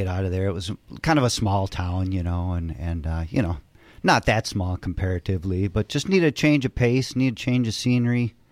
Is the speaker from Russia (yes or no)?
no; Superior, Wisconsin, United States; I grew up in Superior, Wisconsin, at the top of the state.